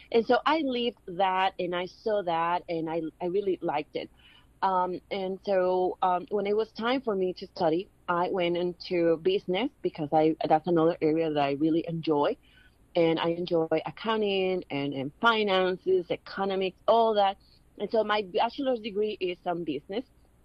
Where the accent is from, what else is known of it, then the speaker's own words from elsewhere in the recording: Puerto Rico; it's good that I am president and I am from Puerto Rico because I was able to call attention to the situation of the libraries there.